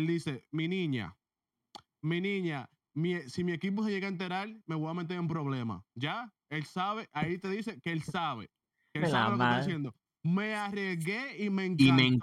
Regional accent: Dominican Republic; Juanca está ahí, que es dominicano, yo soy dominicano

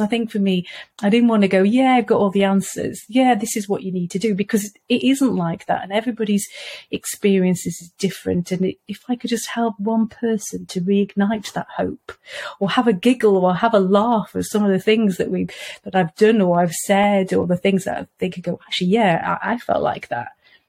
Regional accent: Wales, United Kingdom; because I come from Wales originally, we went to the seaside a little while ago

